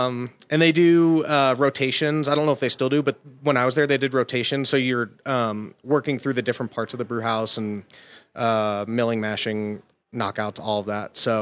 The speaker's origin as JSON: {"language": "English", "region": "Pennsylvania", "country": "United States", "tie": "born or raised there", "said": "Pennsylvania was great. Learned to ski there."}